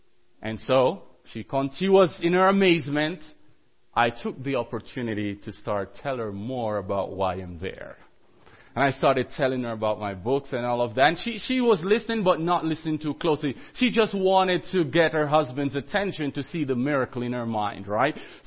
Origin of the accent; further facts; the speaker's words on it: Jamaica; I'm from Jamaica, by the way, and we do a lot of running.